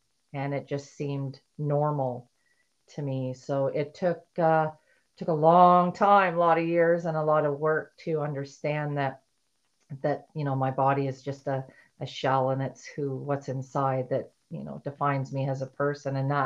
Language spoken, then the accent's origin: English; Ontario, Canada; I grew up in Ontario, Canada. A small town, 2,500 people in the town that I grew up in.